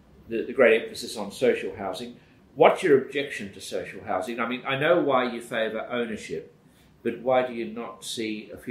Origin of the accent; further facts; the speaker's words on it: Melbourne, Victoria, Australia; growing up in Melbourne in the 50s